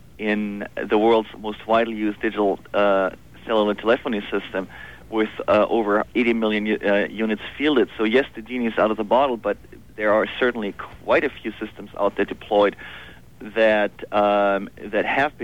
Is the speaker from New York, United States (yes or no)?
no; San Diego, California, United States; born there; English is a second language; also born or lived in Europe; Actually, I'm a U.S. citizen. I was born in San Diego, despite the accent.